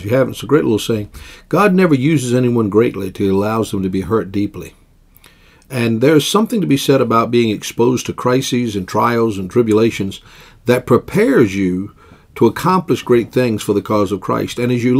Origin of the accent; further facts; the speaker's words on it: Virginia, United States; You know, I'm from the South, and I came from Virginia. And I can guarantee you, when I was being raised as a boy, and that was a long time after the Civil War